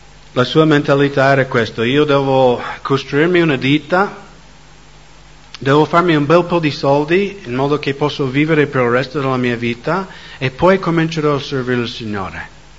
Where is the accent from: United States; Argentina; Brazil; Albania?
United States; essendo americano